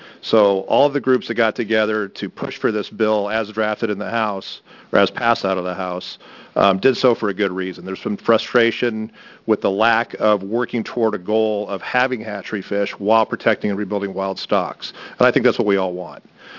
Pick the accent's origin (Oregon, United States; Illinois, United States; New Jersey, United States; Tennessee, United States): Oregon, United States; Sherwood; I'm from Sherwood, Oregon.